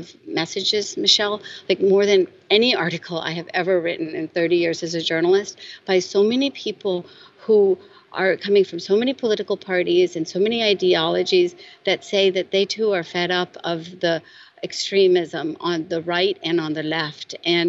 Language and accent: English; West Virginia, United States; And as you also know, I'm from West Virginia, and I go back home all the time